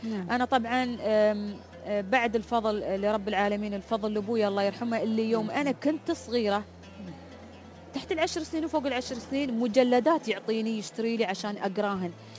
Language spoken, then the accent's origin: Arabic; United Arab Emirates; أفتخر كإماراتية متخصصة